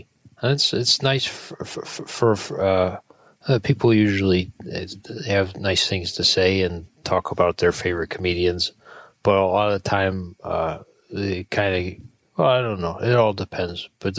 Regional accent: Buffalo, New York, United States; I'm from Buffalo, New York.

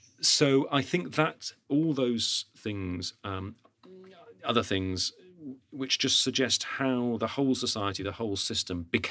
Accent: United Kingdom; And immediately, as a Brit, you look

